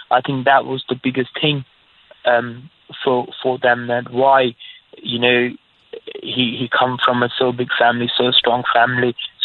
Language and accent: English; Pakistan; English is a second language; when I was growing up in Pakistan, everything comes in the media, like English station channels.